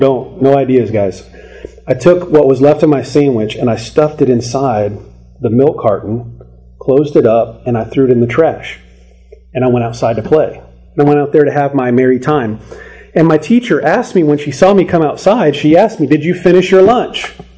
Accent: Minnesota, United States; Many of you know that I grew up in Minnesota, and when I was young, I attended a Christian school there in Minnesota

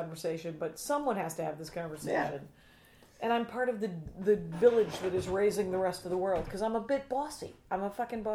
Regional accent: Wisconsin, United States; I'm from Wisconsin

